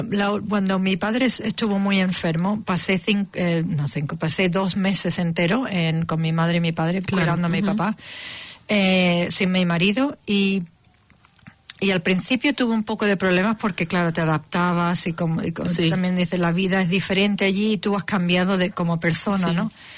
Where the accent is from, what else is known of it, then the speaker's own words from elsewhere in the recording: Spain; also born or lived in Germany; yo soy medio alemana, mi madre es alemana y mi padre era español. Y vivimos toda nuestra vida en España, pero también estudié en Alemania.